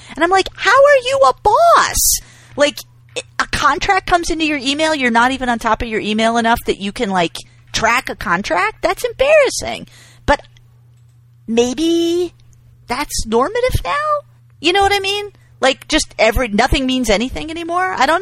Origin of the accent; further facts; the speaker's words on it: New England, United States; like, I'm from New England. It's weird.